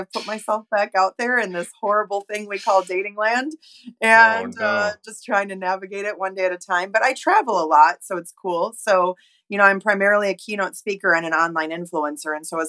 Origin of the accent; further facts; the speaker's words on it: Oshkosh, Wisconsin, United States; So what's funny about it is, I'm originally from Wisconsin, Oshkosh, Wisconsin's my hometown.